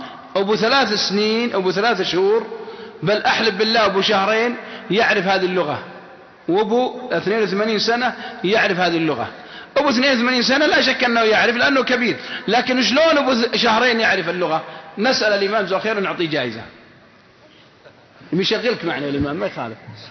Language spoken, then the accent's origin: Arabic; Mecca, Makkah Province, Saudi Arabia; born there; يعني ولدت في مكة، من يوم أقول لهم ولدت بمكة يعرفونها